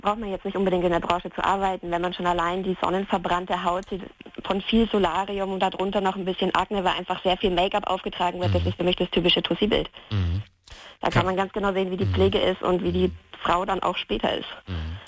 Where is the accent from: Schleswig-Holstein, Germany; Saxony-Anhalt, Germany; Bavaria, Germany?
Bavaria, Germany; now in Austria; Ich arbeite nicht in Bayern, ich komme nur aus Bayern. Ich arbeite in Österreich.